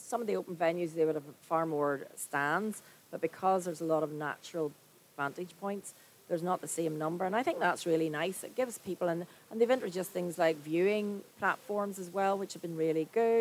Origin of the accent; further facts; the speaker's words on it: Northern Ireland, United Kingdom; I'm from Northern Ireland.